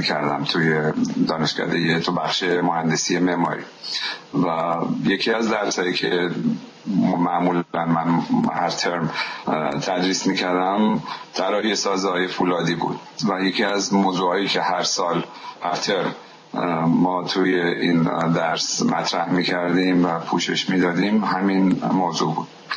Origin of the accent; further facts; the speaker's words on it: Isfahan, Iran; من متولد اصفهان هستم و دوران دبستان و دبیرستان و در اصفهان گذراندم، دبستان مشتاق و دبیرستان کازرانی و حکیم صنایع